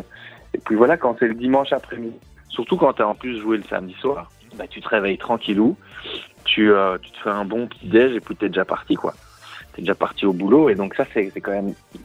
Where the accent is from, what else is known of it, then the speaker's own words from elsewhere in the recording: Brussels, Belgium; now in Charleroi, Belgium; Moi, je suis né à Anderlecht. Et j'ai vécu toute ma vie à Bruxelles.